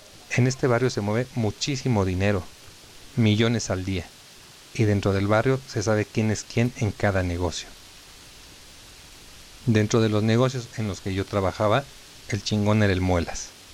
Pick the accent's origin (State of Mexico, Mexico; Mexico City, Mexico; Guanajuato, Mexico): Mexico City, Mexico; Lo que sí puedo decir es que soy del barrio de Tepito, uno de los barrios más antiguos y bravos de la Ciudad de México.